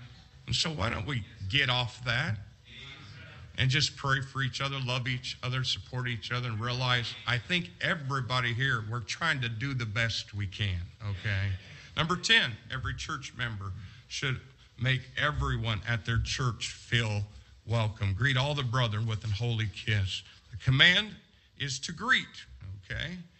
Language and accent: English; United States; And I'm glad I'm an American.